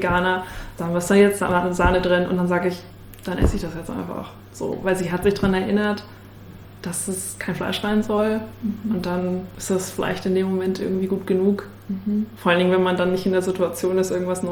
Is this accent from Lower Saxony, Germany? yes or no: yes; Lower Saxony, Germany; Ursprünglich komme ich ja aus Niedersachsen.